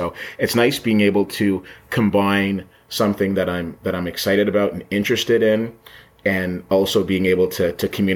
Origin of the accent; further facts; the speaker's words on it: Ottawa, Ontario, Canada; born and raised here in the nation's capital of Ottawa. And I come from Trinidadian descent.